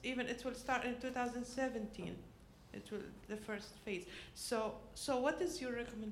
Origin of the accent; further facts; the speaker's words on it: United Arab Emirates; I came from United Arab Emirates.